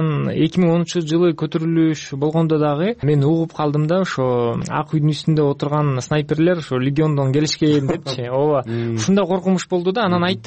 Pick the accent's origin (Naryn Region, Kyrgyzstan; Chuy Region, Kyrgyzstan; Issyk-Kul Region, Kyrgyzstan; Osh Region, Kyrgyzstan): Chuy Region, Kyrgyzstan; Petrovka; now in France; Эң биринчи мен өзүм Кыргызстандан төрөлгөм, Чүй областында Петровка деген айылдан болом. Ата энем ошол жактан.